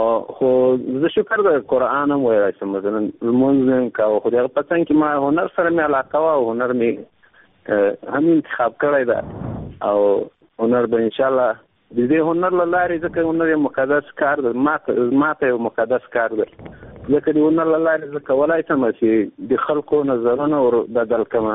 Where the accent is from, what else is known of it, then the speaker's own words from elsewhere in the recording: Afghanistan; زه یو افغان یم